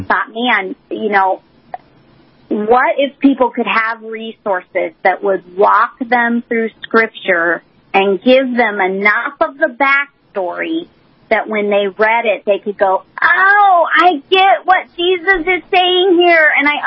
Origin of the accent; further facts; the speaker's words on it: Los Angeles, California, United States; I grew up in Los Angeles, okay? I'm a city girl. I'm a beach girl.